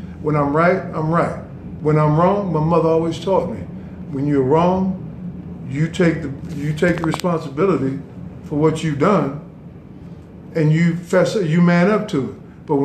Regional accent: Brooklyn, New York, United States; I said, hey, I came from Brownsville, Brooklyn, New York. I grew up in the streets.

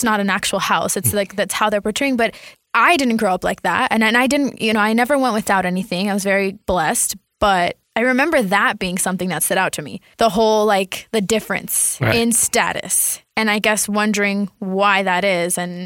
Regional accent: Provo, Utah, United States; I grew up in a suburb. I grew up in Provo, Utah, and I don't remember seeing a lot of homeless people.

